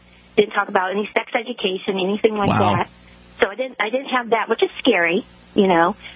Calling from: Surfside Beach, South Carolina, United States; Surfside Beach.

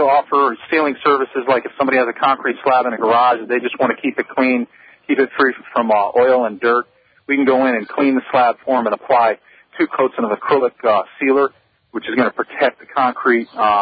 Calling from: Hot Springs, Arkansas, United States; We're in Hot Springs, Arkansas.

